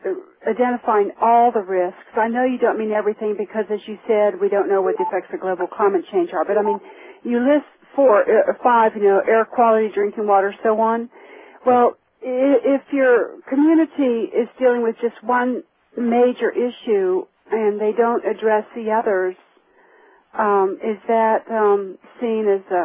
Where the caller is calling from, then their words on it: Virginia, United States; from Virginia.